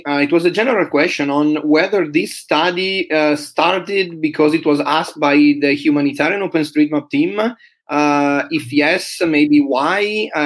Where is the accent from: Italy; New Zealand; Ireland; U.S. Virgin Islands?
Italy; English is a second language; given that I come from Italy